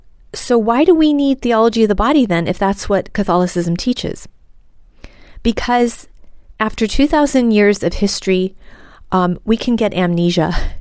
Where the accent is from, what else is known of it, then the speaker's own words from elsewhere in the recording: Boston, Massachusetts, United States; I'm Irish myself and sixth generation Bostonian. I know I lost the accent a long time ago, but I can do it.